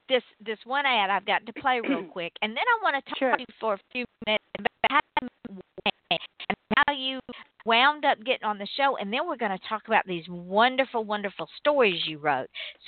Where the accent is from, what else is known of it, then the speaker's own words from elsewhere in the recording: Georgia, United States; now I'm from Georgia and I have family all in Tennessee, North South Carolina area.